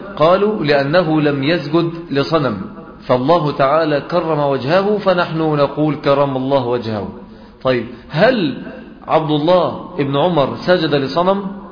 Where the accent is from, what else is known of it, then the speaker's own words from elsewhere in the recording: Egypt; فلا يوجد عندنا في بيئات مصر هذه أو هذا المصطلح عليه السلام